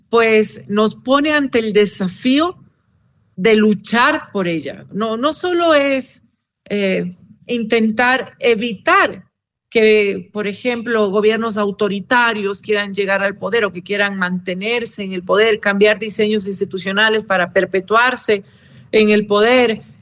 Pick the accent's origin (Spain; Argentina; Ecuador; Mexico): Ecuador; y que los ecuatorianos, como los latinoamericanos, en general los buenos, somos más que los malos